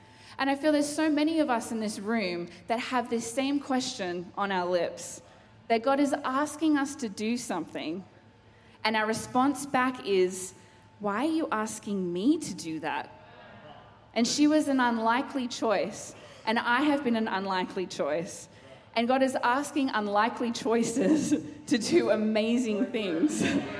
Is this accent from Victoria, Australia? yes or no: no; Sydney, New South Wales, Australia; also born or lived in Queensland; So I grew up, was born in Queensland. I grew up in Sydney. I actually grew up with my parents being church planters.